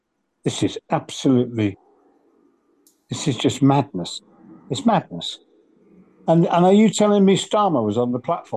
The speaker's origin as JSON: {"language": "English", "town": "Manchester", "region": "North West England", "country": "United Kingdom", "tie": "born or raised there", "also_born_or_lived": "Liverpool", "said": "I've lived in Liverpool and I've lived in, and we grew up in Manchester. Yeah. And I know the difference between the two cities"}